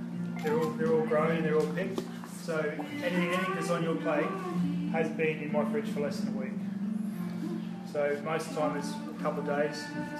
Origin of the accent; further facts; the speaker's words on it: Carnarvon, Western Australia, Australia; born there; I was born in Western Australia, in Carnarvon.